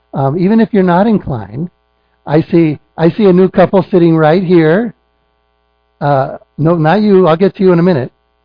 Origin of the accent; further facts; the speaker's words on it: Sacramento, California, United States; This is my wife, Luba. Luda? That's Luba. And we're from Sacramento.